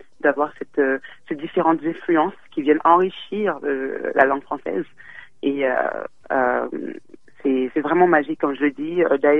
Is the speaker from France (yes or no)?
yes; Guadeloupe, France; Je suis moi-même des Antilles, de la Guadeloupe, et ça m'a fait vraiment chaud au cœur d'entendre mon interlocutrice précédente parler d'écrivains qui ont bercé mon enfance, en fait.